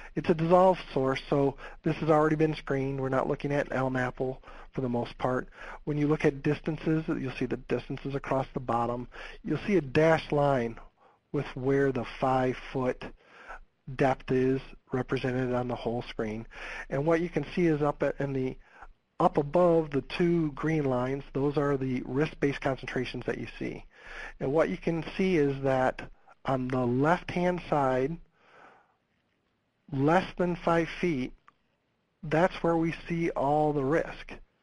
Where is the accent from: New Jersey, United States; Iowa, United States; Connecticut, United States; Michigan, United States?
Michigan, United States; I'm from Michigan.